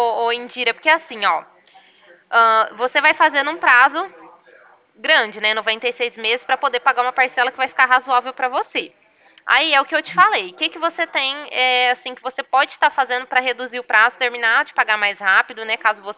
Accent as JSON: {"language": "Portuguese", "town": "Ribeirão Preto", "region": "São Paulo", "country": "Brazil", "said": "Eu sou daqui de Ribeirão Preto, estado de São Paulo."}